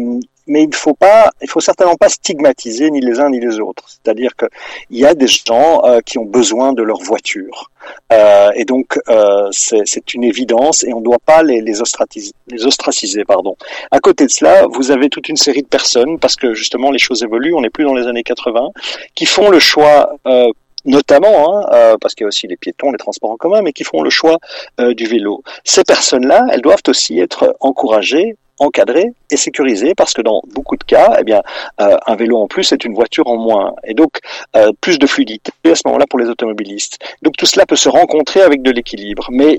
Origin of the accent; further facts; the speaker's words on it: Brussels, Brussels-Capital Region, Belgium; mais j'ai toujours eu aussi un engagement en tant que Bruxellois, en tant que Belge